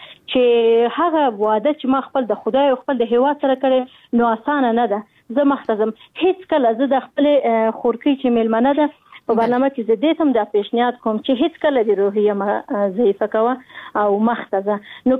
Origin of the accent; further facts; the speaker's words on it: Afghanistan; کچیر زموږ افغانان دغه فکر کوي چې موږ غیرت لرو، ناموس لرو، شکر مسلمانان یو، نو طبعا موږ هم په دغه ماحول کې را لوی شوي